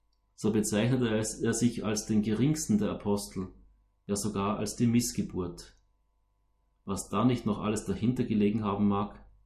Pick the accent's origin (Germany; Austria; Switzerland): Austria; Eastern Austria; Luzern und die Zentralschweiz habe ich von meiner Heimat im Osten Österreich ausgehend das erste Mal per Velo erkundet.